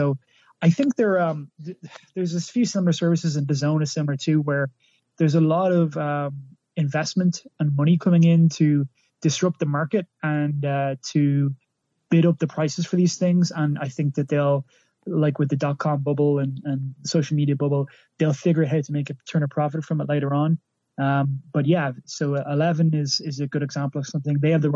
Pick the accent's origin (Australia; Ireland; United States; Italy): Ireland; now in England, United Kingdom; I'm Irish, but I live in England right now because I'm doing a PhD here.